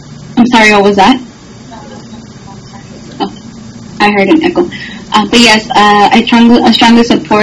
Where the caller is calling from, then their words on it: Houston, Texas, United States; I am calling from Houston.